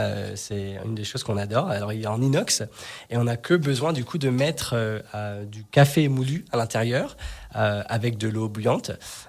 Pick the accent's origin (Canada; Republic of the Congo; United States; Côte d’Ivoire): United States; Du coup, moi, je suis américain, ouais